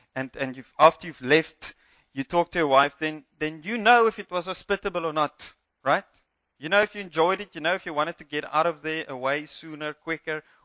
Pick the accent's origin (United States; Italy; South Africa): South Africa; first language Afrikaans; English is a second language; nervous about preaching in Afrikaans than English. And I'm Afrikaans. I preach this in Afrikaans, now I'm in English, and I'm more relaxed now.